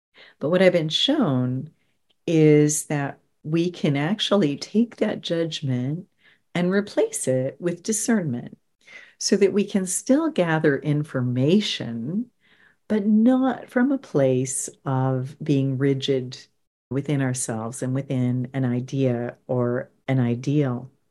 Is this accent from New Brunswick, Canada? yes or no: yes; St. Stephen, New Brunswick, Canada; And many of the people that lived in my hometown in St. Stephen were born in the US and had dual citizenship, because the hospital in St. Stephen couldn't take them for whatever reason, and vice versa.